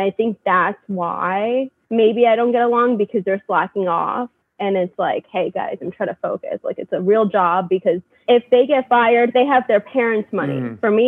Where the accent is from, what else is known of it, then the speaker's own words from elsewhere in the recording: California, United States; Like I came from California. They're all from New York. It's very different.